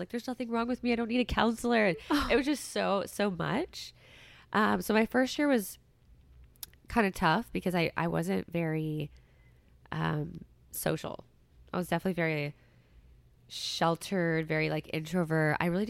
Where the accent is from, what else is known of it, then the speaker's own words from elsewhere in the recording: Alaska, United States; like I loved growing up in Alaska